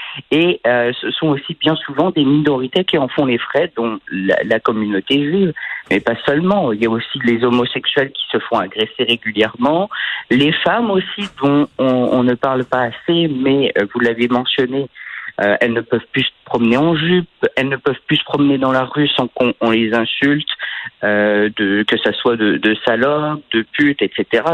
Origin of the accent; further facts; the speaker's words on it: France; Eh bien, quand j'étais enfant en France